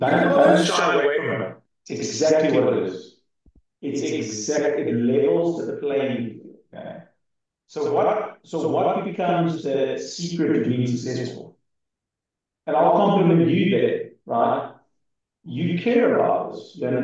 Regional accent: South Africa; and I'm from South Africa, and we have some issues around security and safety.

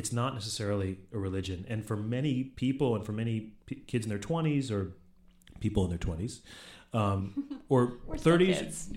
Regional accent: Brooklyn, New York, United States; And, you know, I'm proud of that because I'm from Brooklyn. So, you know, we're both from New York.

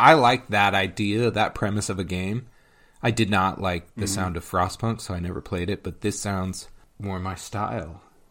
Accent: United States; See, I'm an American, and I really felt that till you said trying again and growing

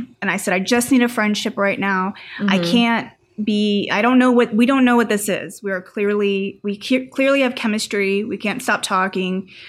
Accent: Phoenix, Arizona, United States

